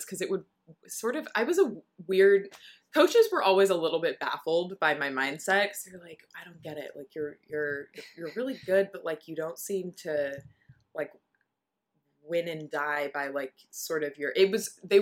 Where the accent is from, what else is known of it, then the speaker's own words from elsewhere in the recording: California, United States; I'm such a nerd. And I'm from Southern California.